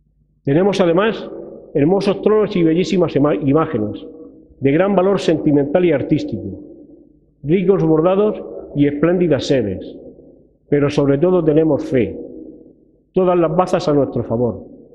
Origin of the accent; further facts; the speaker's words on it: Totana, Region of Murcia, Spain; porque en Totana, mi pueblo, nuestro pueblo, ya es Semana Santa.